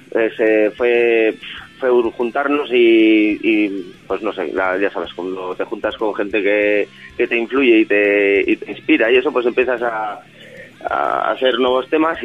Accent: Logroño, La Rioja, Spain; el resto sí somos españoles, quiero decir, de Logroño, perdona, de Logroño, somos de Logroño.

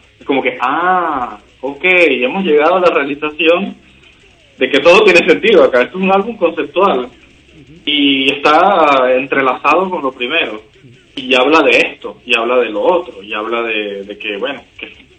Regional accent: Venezuela; moved away; que es lo que nos ocurre a nosotros como banda, los que nos fuimos de Venezuela

